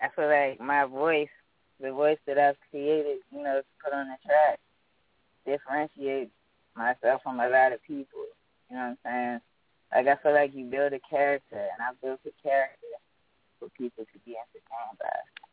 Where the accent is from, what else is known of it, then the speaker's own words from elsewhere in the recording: Washington, District of Columbia, United States; born there; also born or lived in Maryland; I was born in the Anacostia area, Southeast. I'm 28. I went to Orr Elementary.